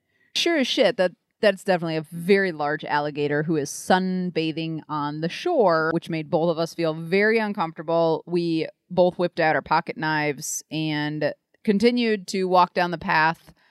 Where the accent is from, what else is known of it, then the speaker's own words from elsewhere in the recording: Michigan, United States; We're born and raised in Michigan, and Court has never really left Michigan.